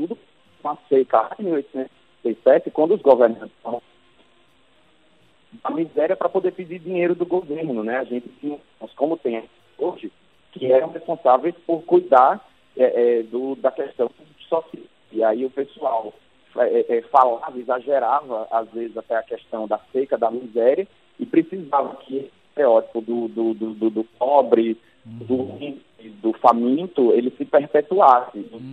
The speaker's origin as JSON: {"language": "Portuguese", "region": "Northeast Brazil", "country": "Brazil", "said": "somos, mas somos dois nordestinos muito diferentes."}